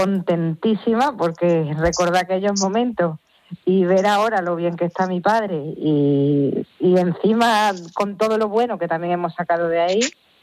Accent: Mérida, Extremadura, Spain; porque nosotros somos de Mérida

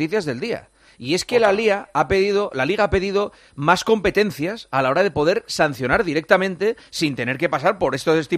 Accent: Gijón, Asturias, Spain; es que yo soy de Gijón.

